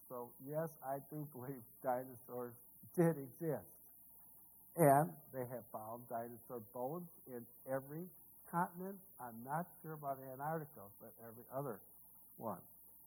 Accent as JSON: {"language": "English", "region": "Missouri", "country": "United States", "said": "You know, I'm from Missouri. Sister Churchill's from Missouri, the Show Me State."}